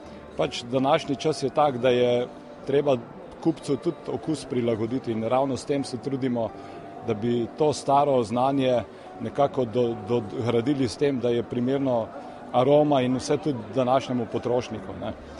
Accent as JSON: {"language": "Slovenian", "town": "Gorenja vas", "region": "Upper Carniola", "country": "Slovenia", "said": "smo iz Gorenje vasi v Poljanski dolini. To je dolina levo od Škofje Loke, ki se konča Žirmi in nadaljuje proti Logatcu."}